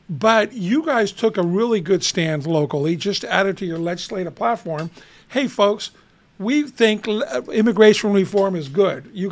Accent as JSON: {"language": "English", "town": "Huntington Park", "region": "California", "country": "United States", "tie": "born or raised there", "said": "I grew up in Huntington Park. I went to Grant Huntington Park High School. My goal was always to grow up and move to Downey, right?"}